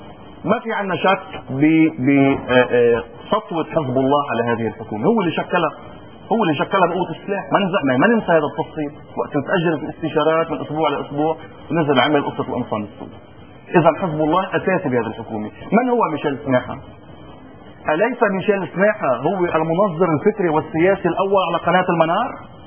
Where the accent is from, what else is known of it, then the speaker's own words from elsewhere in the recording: Lebanon; لما كل انت لبناني وانا لبناني